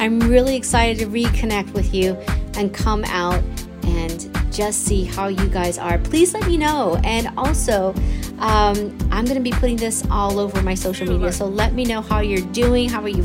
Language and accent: English; United States; which doesn't matter because I'm American